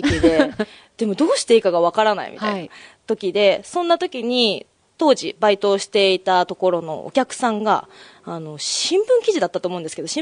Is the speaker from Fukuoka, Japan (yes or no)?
no; Yokohama, Kanagawa, Japan; 横浜生まれ、横浜育ち